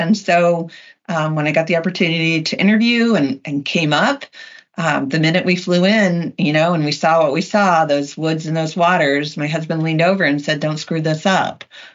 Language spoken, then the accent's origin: English; Indiana, United States; also born or lived in Florida / North Carolina; now in Michigan, United States; I came from Indiana, went to Florida, went to North Carolina, and wound up in Michigan.